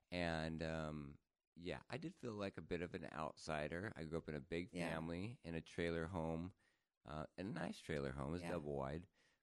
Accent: Sandpoint, Idaho, United States; also born or lived in Salt Lake City, United States; I grew up, so I was born in Salt Lake City, grew up there till I was 8 years old, and then I moved to northern Idaho, Sandpoint, Idaho, which is an hour south of the Canadian border.

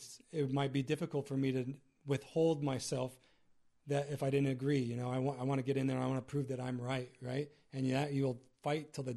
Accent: Arizona, United States; I grew up near Tucson, and Tucson is the University of Arizona, the Wildcats.

